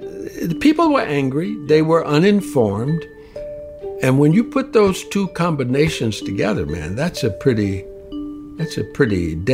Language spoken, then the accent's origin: English; Southern US, United States; I grew up in the Jim Crow South